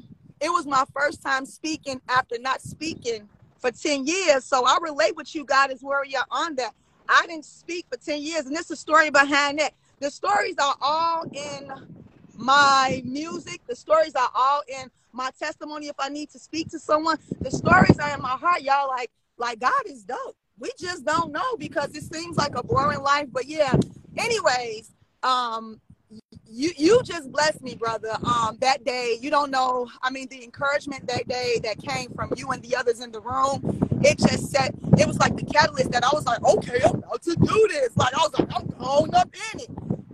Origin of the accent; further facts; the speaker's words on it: Chicago, Illinois, United States; And Chicago is on my heart. I'm born and raised in Chicago, Southside, Hyde Park. I went to Kenwood Academy, so that's where I identify. But I left there 15 years ago, so I'm living a suburban life and visiting Chicago